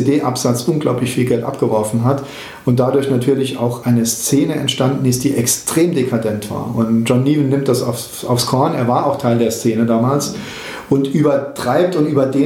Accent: Saarland, Germany; Saarland ist meine Heimat. Das ist, ja, also ich bin brutalstmöglicher Saarländer. Ich bin durch und durch Saarländer und liebe es hier zu leben, liebe die Art, wie wir leben.

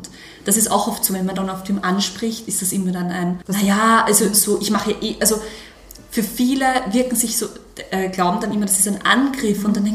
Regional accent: Vienna, Austria; Na, ich bin aus Wien.

